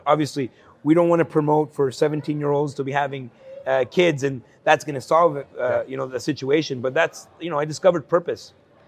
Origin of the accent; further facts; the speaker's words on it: El Salvador; But I came from El Salvador, country in civil war.